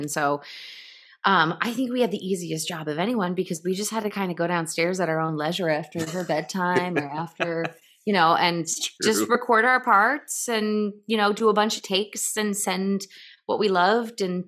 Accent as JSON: {"language": "English", "region": "New York", "country": "United States", "tie": "born or raised there", "said": "I grew up sort of in the Lower Hudson Valley, and a lot of like local history, a lot of like American Revolution stuff happened here"}